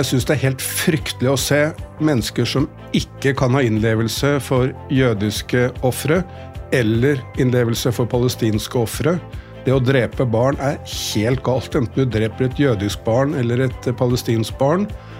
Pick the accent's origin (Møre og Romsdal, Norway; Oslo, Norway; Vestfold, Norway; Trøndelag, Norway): Oslo, Norway; Jeg vokste opp på Ila Boltløkka, som var kjerneområdet I Frigg den gangen.